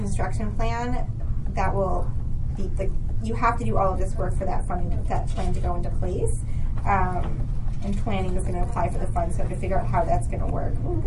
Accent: New York, United States; I grew up in Dutchess County, though, where they will stick a modular anywhere and everywhere.

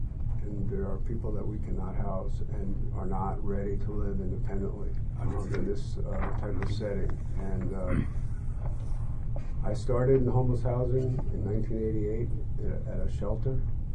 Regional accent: Hyde Park, New York, United States; growing up in Hyde Park, I was, you know, a few doors down from the Hudson River Psychiatric Center

